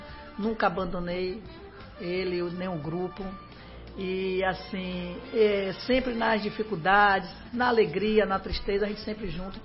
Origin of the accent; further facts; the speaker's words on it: Uruçuca, Bahia, Brazil; Nasci em Uruçuca, na Avenida Evandro Magalhães. Nasci, cresci, estou até hoje lá.